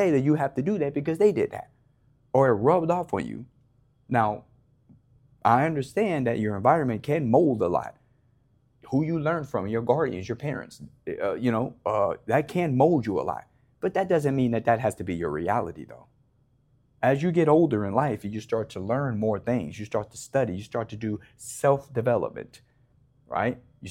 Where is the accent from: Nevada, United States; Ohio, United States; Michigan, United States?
Nevada, United States; Las Vegas; I'm born and raised in Las Vegas, Nevada. This is Sin City where I come from, all right?